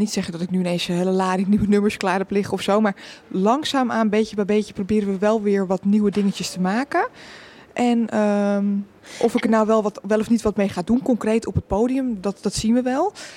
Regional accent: Amsterdam, North Holland, Netherlands; En ik ben wel Amsterdamse

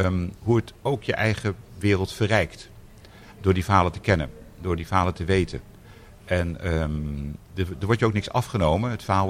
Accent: Amsterdam, North Holland, Netherlands; als Amsterdammer in deze stad

